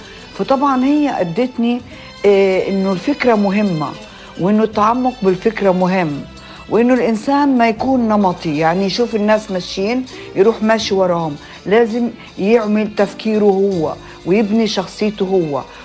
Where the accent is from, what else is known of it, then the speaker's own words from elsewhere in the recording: Gaza, Gaza Strip, Palestine; also born or lived in Dura; أنا عشت بفلسطين، في بيتنا كنا ما بين الخليل وغزة، قريتنا دورة وكنت في غزة.